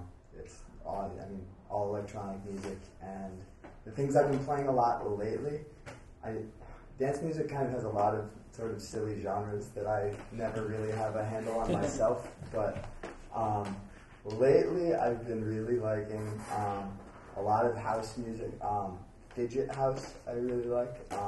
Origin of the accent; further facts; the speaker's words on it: Cape Elizabeth, Maine, United States; I'm from Cape Elizabeth, Maine, which is in the United States. It's a small town of like 8,000 people. It's really small.